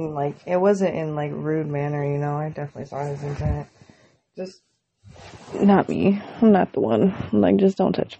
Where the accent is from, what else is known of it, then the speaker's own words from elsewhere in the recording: Colorado, United States; And, like, I'm the girl from Colorado, but my family's also kind of known in the town.